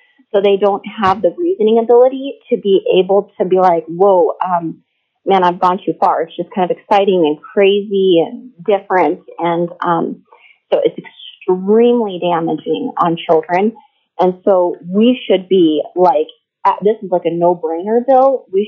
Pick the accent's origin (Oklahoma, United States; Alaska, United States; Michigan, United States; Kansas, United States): Alaska, United States; Anchorage; I am from the Anchorage area